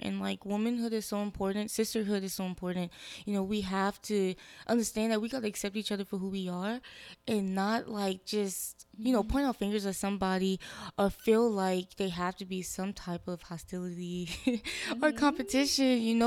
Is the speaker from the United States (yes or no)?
yes; New Orleans, Louisiana, United States; See, I'm from New Orleans, so, like, I'm used to it.